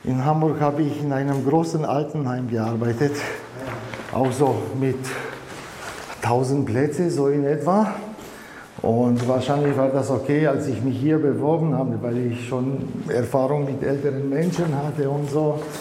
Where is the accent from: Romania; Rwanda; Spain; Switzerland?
Romania; now in Germany; Also ich bin Deutscher aus Rumänien. Aber es war so, in Rumänien war ich ein Deutscher, in Deutschland bin ich ein Rumäne. Und ich bin in einem Haus aufgewachsen, wo Deutsch gesprochen wurde, aber ich wollte als Kind nicht lernen, habe ich gedacht, wozu?